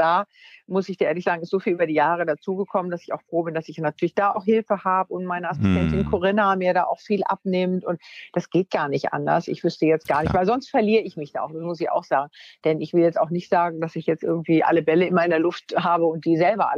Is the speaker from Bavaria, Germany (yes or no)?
no; Wunstorf, Lower Saxony, Germany; weil ich bin aufs Gymnasium gegangen in Wunstorf, also da, wo ich herkomme, in Niedersachsen.